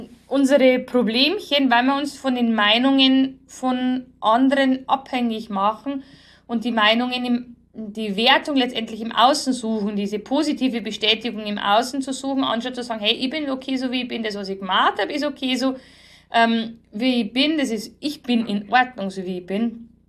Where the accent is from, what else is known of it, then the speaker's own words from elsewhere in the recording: Bavaria, Germany; Wie heißt es bei uns in Bayern immer, nicht auf Goschen gefallen, du darfst nicht auf Goschen gefallen sein.